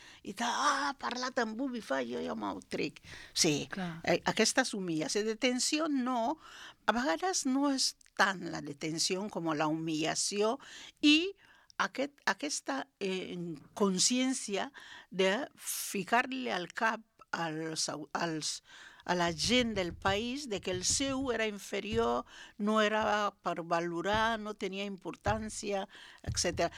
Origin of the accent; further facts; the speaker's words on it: Bioko Norte, Equatorial Guinea; now in Spain; el meu poble està a 9 quilòmetres de Malabo. Malabo és la capital.